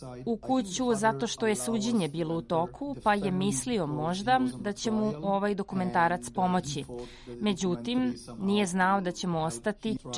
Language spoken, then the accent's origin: Serbian; Italy; Serbian is a second language; now in Czechia; Ja sam inače Italijan, ali živim u Češkoj